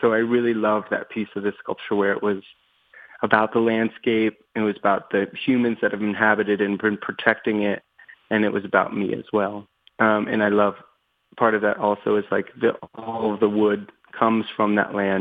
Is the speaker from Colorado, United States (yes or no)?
yes; Denver, Colorado, United States; also born or lived in Delaware; And so I grew up in Denver, and then I went to high school in Delaware near my grandmother's house in Wilmington.